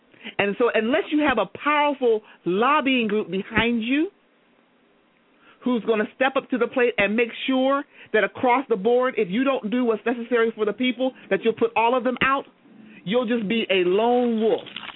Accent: United States; because I'm spoiled as an American.

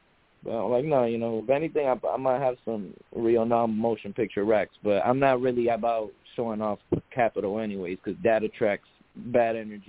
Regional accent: Florida, United States; Like, look, I'm from Florida.

